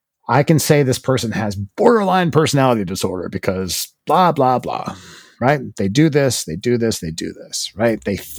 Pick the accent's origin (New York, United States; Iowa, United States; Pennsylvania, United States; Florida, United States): Iowa, United States; now in Chicago, United States; I'm a kid from Iowa who lives in Chicago. I don't know if I can say y'all.